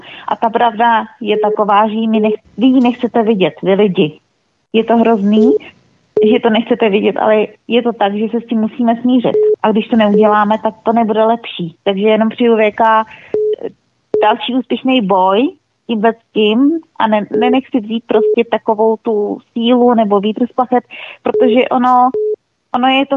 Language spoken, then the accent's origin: Czech; Bohemia, Czechia; jako dítě, jako u nás v Čechách, jo?